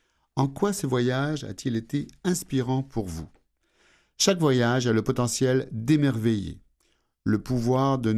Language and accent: French; Quebec, Canada; accent: Quebec; also born or lived in Switzerland; je suis né en Suisse et j'y ai grandi jusqu'à l'âge de 5 ou 6 ans, mais je suis un Québécois dans ma façon de voir les choses, comme dans mon accent. Ce voyage m'a reconnecté au Québec.